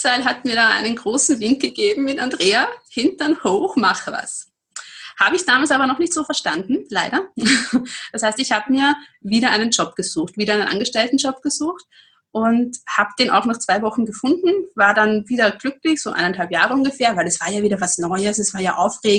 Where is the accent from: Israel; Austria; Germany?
Austria; Also ich habe dann eben das nennt sich bei uns in Österreich Handelsakademie.